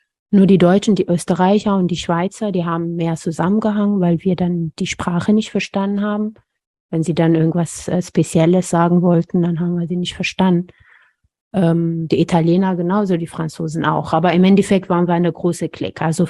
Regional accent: Ethiopia; German is a second language; now in Germany; Und das bei uns in Äthiopien die Familie wichtig war und dass es in Deutschland nicht so eng war, zumindest nicht von dem, was ich erlebt oder gesehen habe

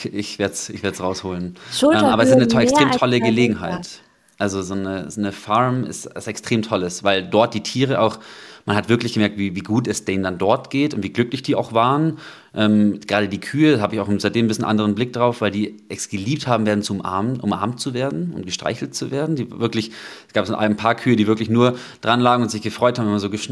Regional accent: Kempten, Bavaria, Germany; auf dem Land sein zu können, wo ich ursprünglich herkomme, eben aus Kempten

